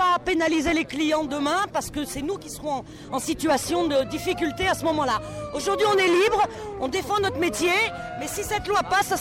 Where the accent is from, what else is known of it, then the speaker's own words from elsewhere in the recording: France; On n'est pas en Suède déjà, on n'est pas suédois, on est français.